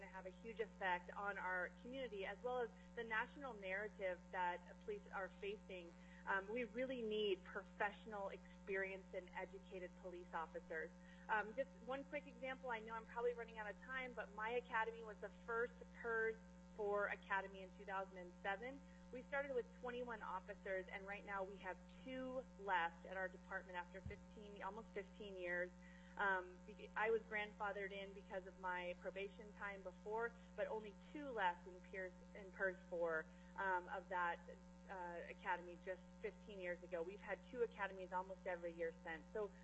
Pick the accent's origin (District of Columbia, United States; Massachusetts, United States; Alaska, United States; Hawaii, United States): Alaska, United States; I'm born and raised in Alaska, and we are seeing just a huge amount of our folks leaving in droves after 5 years.